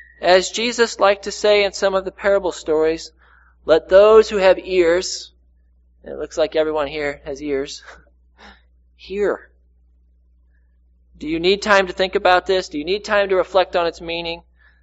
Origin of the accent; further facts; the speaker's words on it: St. Louis, Missouri, United States; now in Kansas City, United States; I am from St. Louis. I don't know if you could tell with my family joining today. They didn't have to travel nearly as far as I did from Kansas City.